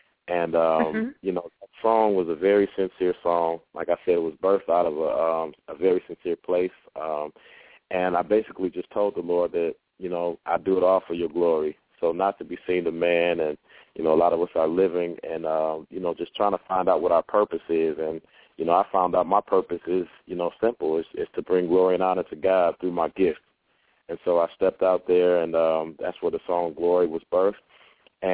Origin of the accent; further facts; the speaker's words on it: Milwaukee, Wisconsin, United States; he happens to be from my hometown, Milwaukee, as well.